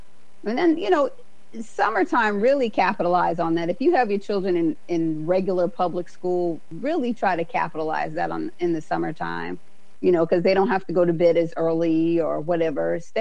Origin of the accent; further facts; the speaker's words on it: Alaska, United States; Let's see, recess time, because I'm from Alaska. We could go outside and ice skate.